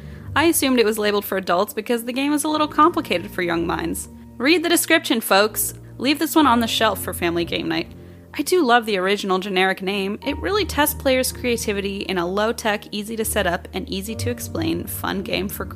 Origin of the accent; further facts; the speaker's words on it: Wichita, Kansas, United States; I know comedy. I am from Wichita, so don't even fucking quit.